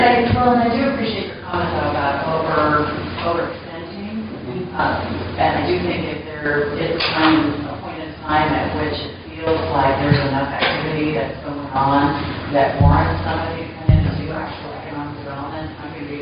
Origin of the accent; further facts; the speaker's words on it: Stanwood, Washington, United States; So, Stanwood is 6,500 people.